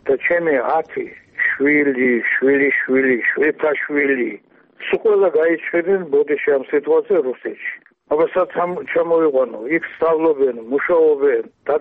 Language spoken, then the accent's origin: Georgian; Tbilisi, Georgia; born there; მაგრამ მე ხომ თბილისში დავიბადე